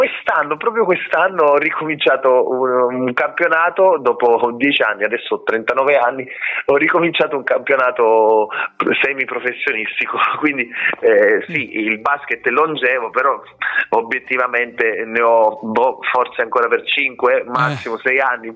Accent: Pescara, Abruzzo, Italy; io sono di Pescara, una città, diciamo, all'altezza di Roma, però a est, Roma... e a ovest, e Pescara su per giù è la stessa altezza ma a est, quindi sono nato sul mare

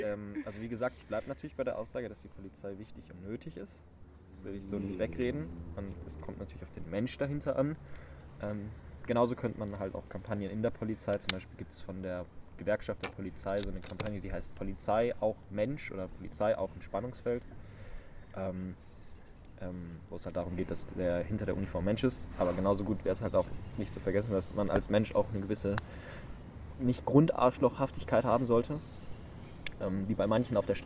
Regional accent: Berlin, Germany; ich komme aus Berlin und da gibt es schon ziemlich viel Streetwork

